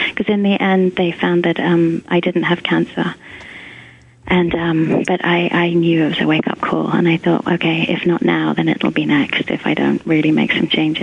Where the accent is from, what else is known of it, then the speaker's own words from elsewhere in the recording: England, United Kingdom; moved away; I've been in the States for 12 years now, so sometimes I find myself using really American expressions that I never would have used growing up in England.